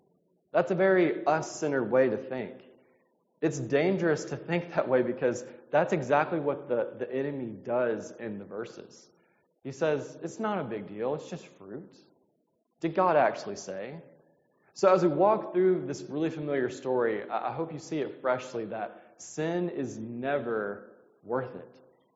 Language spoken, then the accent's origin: English; Mississippi, United States; I'm from Mississippi originally, and we're used to saying big good mornings to start off